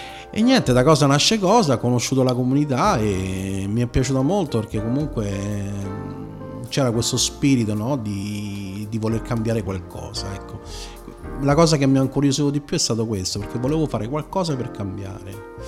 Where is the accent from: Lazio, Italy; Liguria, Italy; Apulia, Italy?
Lazio, Italy; Rome; now in Rovigo, Italy; faccio parte della comunità di Sant'Egidio di Rovigo, ma in realtà io vengo da Roma, si sente dall'accento